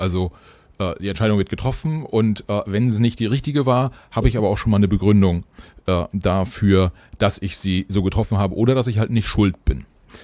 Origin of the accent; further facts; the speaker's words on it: Germany; Kann das sein, dass es auch ein Mentalitätsthema ist, was wir als Deutsche haben?